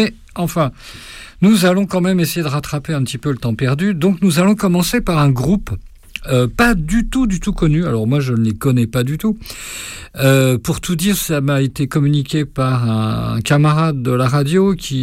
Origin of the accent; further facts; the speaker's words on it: Brittany, France; en tant que breton, être sur la West Coast, ça me paraît très très logique